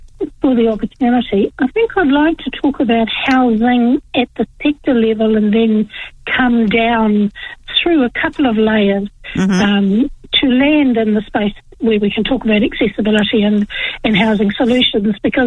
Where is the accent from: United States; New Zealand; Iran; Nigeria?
New Zealand; Gisborne; I'm from the Tairāwhiti